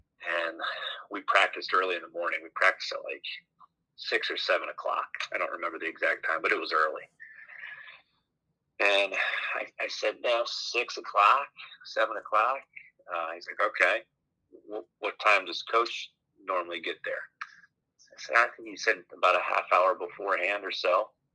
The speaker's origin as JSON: {"language": "English", "town": "Cincinnati", "region": "Ohio", "country": "United States", "tie": "born or raised there", "said": "Yeah, I grew up in Cincinnati. I went to Cincinnati LaSalle, played for Dan Fleming down there."}